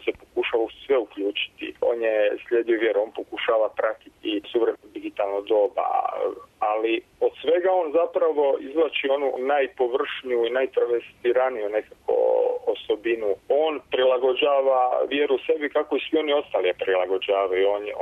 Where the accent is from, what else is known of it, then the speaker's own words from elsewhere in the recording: Senj, Lika-Senj County, Croatia; sam i sam odrastao u Senju, u jednom vrlo tvrdo katoličkom gradu, živio sam s djedom ateistom i bakom vjernicom